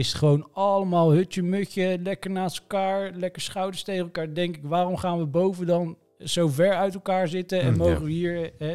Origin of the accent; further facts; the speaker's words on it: Hazerswoude-Dorp, South Holland, Netherlands; Hazenswoude-dorp.